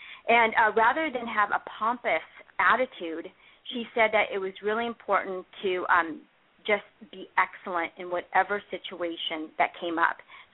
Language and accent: English; Philippines; So I'm a Filipino woman, and for the longest time growing up, there were many people who looked like me.